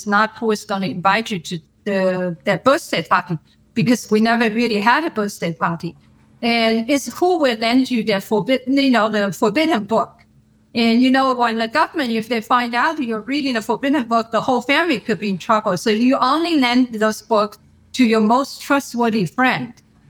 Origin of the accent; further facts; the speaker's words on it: China; Growing up in China during the Cultural Revolution, food was rationed.